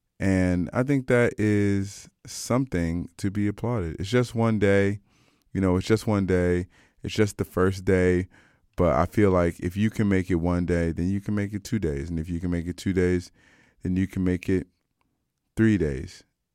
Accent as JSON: {"language": "English", "town": "Wheaton", "region": "Maryland", "country": "United States", "said": "I just really love where I'm from Wheaton, Maryland."}